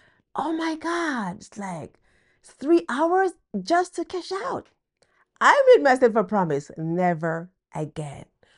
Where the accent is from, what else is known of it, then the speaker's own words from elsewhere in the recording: Jamaica; now in United States; like I did in 2000 when I came here from Jamaica.